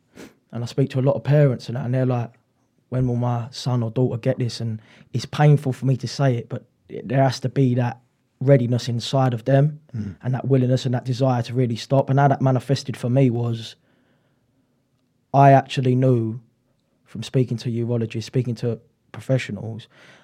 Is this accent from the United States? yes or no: no; Bexleyheath, London, United Kingdom; Obviously, I'm from Bexley Heath.